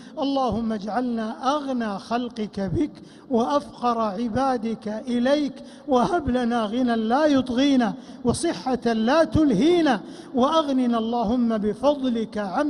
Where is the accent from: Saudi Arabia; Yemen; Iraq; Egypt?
Saudi Arabia; اللهم أدم على بلادنا المملكة العربية السعودية أمنها وإيمانها واستقرارها